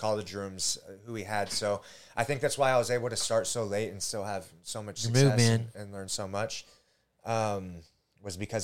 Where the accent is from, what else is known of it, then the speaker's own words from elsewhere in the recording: Texas, United States; Born and raised in Texas.